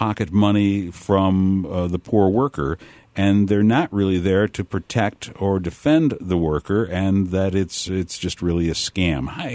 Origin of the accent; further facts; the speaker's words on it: Detroit, Michigan, United States; and I'm from Detroit originally, so I know what unionization meant for so much of that economy up there.